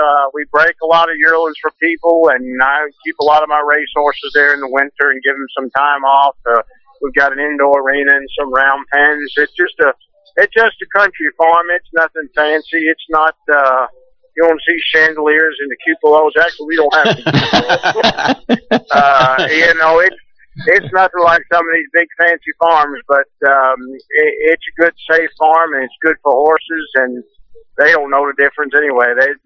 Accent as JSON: {"language": "English", "region": "New York", "country": "United States", "said": "Well, I'm originally from New York."}